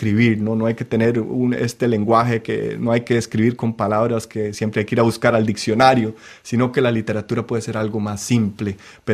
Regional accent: Costa Rica; moved away as an adult; also born or lived in United States; Cuando yo salí de Costa Rica, fui a estudiar la universidad en Estados Unidos porque tengo doble ciudadanía por medio de mi padre

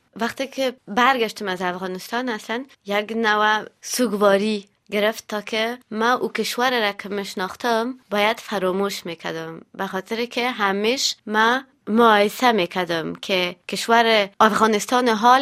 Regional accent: Montpellier, Occitania, France; now in Paris, France; در جنوب فرانسه. در اونجا بزرگ شدم دیگه، تا صنف 12 تحصیلات ما اونجا کردم. بعد از او پاریس آمدم

